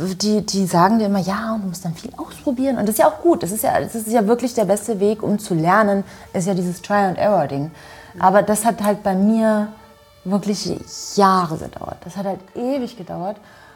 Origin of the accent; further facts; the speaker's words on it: Saxony, Germany; Ja, ich komme aus Sachsen.